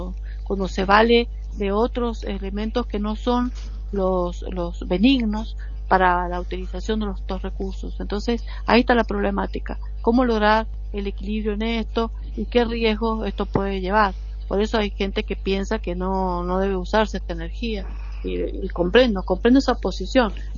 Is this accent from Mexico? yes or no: no; Argentina; Bueno, en mi país, en Argentina, no hay reactores.